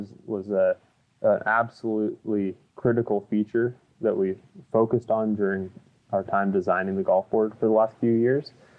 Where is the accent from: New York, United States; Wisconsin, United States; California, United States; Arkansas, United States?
California, United States; we grew up in Northern California too